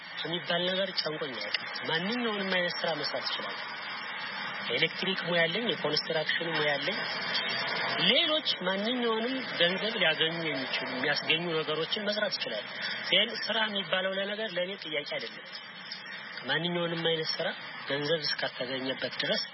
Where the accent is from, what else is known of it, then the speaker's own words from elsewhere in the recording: Bahir Dar, Amhara, Ethiopia; ተወልጄ ያደኩት እዚሁ ባህር ዳር ከተማ ውስጥ ነው።